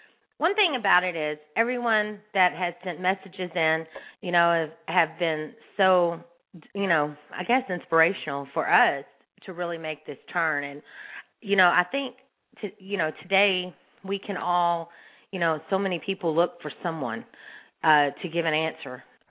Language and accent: English; Texas, United States; now in Nashville, United States; I was really saddened to see in my home state of Texas how I'm in Nashville, but my home state of Texas just had the little election